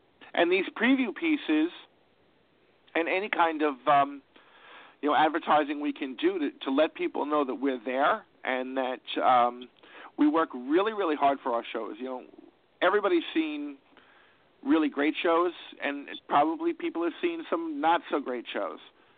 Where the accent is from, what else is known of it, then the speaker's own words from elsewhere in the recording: New York, United States; I talk fast. I'm a New Yorker.